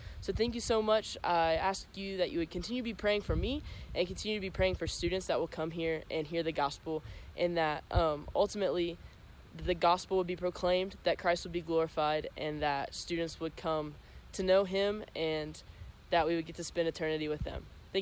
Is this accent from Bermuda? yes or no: no; Proctorville, Ohio, United States; I'm 19 years old and I'm from Proctorville, Ohio.